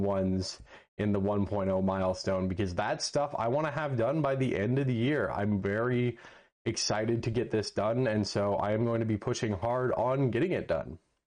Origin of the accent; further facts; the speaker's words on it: Canada; just because as a Canadian, the government of Canada can very easily get information about what I'm up